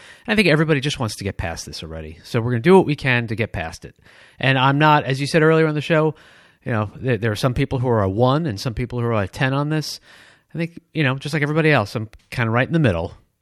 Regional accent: Detroit, Michigan, United States; but I grew up in Michigan. Remember, it's Detroit.

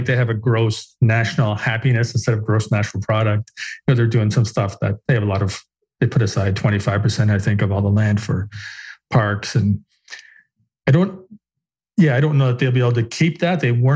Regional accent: Canada; And I'm from Canada. I like being a Canadian.

